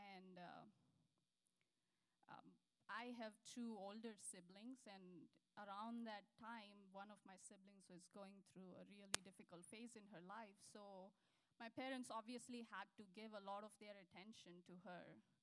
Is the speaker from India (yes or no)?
yes; India; moved away as an adult; now in United States; So like Pastor Scott shared, I come from India. I came to the U.S. in August of 2007, came to pursue a master's degree in computer engineering to SIU Carbondale.